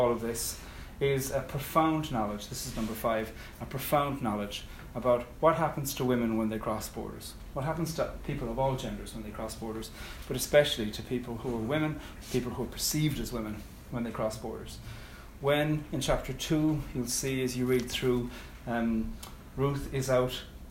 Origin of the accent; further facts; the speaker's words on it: Munster, Ireland; I'm from County Cork in Ireland